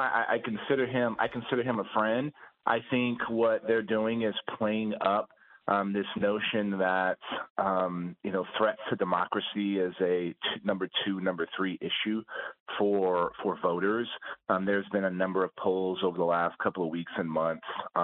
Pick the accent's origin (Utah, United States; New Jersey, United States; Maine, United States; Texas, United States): Texas, United States; Some of the things I do know in my home state of Texas and places like South and West Texas